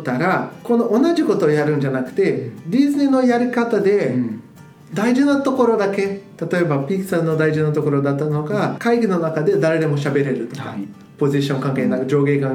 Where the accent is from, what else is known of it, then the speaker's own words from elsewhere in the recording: Brazil; Japanese is a second language; 僕もブラジル人としてね